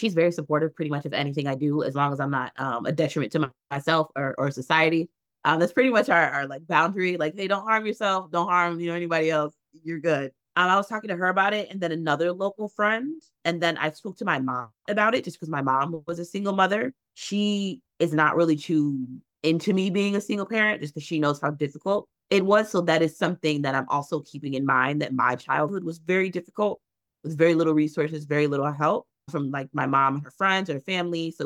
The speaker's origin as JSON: {"language": "English", "town": "Chicago", "region": "Illinois", "country": "United States", "tie": "born or raised there", "said": "I am from Chicago, born and raised, but I live in the suburbs."}